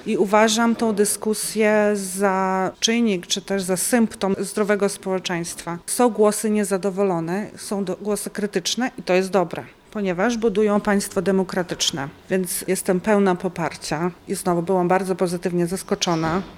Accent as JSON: {"language": "Polish", "country": "Ukraine", "said": "przekonaliśmy świat do tego, że jesteśmy ofiarami, że jesteśmy Ukraińcami"}